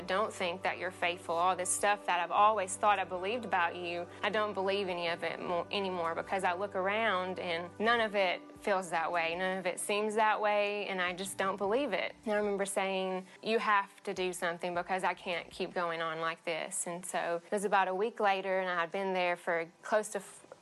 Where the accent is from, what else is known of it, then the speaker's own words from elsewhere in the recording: Cookeville, Tennessee, United States; I'm from Cookeville, Tennessee, and I've been going to the river for about 4 years now.